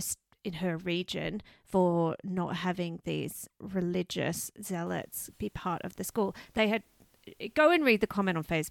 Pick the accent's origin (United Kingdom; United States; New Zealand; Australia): Australia; as an Australian, looking from afar and having lived in many different countries, and certainly during the pandemic, having experienced Sweden